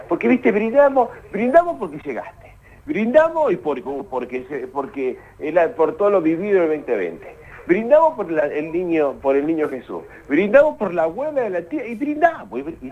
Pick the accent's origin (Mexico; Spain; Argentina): Argentina; Somos buenos argentinos